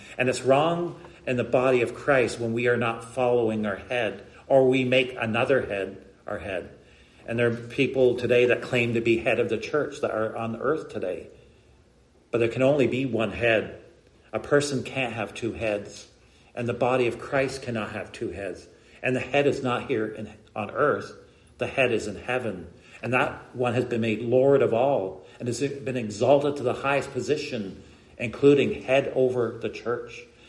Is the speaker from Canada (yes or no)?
yes; Canada; I come from Canada.